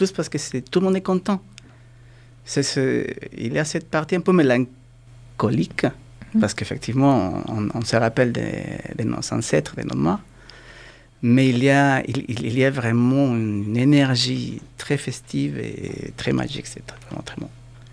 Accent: Mexico; Chez nous, au Mexique, à la base

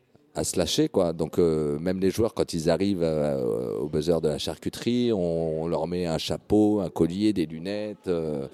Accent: La Riche, Centre-Val de Loire, France; nous, on est originaire de La Riche, à côté de Tours.

